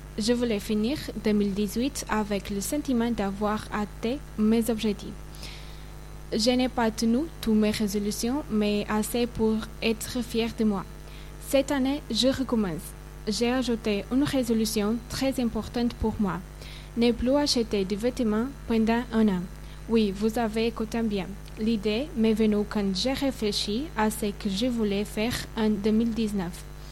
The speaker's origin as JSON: {"language": "French", "country": "Portugal", "second_language": "French", "said": "Bonjour à tous … de Portugal."}